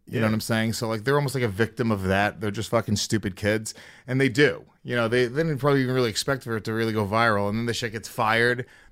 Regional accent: United States; It was like, I'm American, so I'm such a fucking, you know.

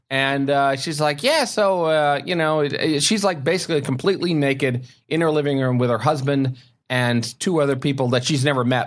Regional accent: Wisconsin, United States; born there; Wisconsin, because that's where I was born.

